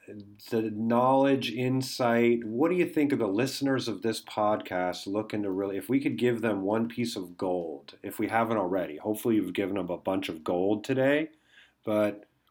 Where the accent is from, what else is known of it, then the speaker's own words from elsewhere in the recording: West Coast, United States; because I'm from the West Coast, I love barbecue